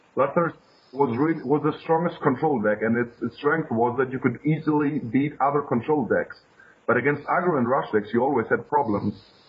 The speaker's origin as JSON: {"language": "English", "country": "Greece", "lives_now": "Munich, Germany", "said": "Well, I'm half-half. I'm living in Munich, but I'm from Greece"}